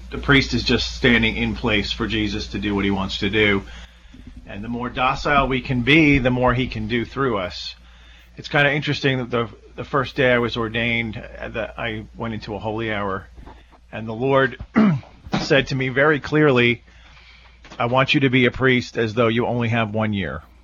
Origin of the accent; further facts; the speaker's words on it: Nashville, Tennessee, United States; I'm from Nashville, Tennessee.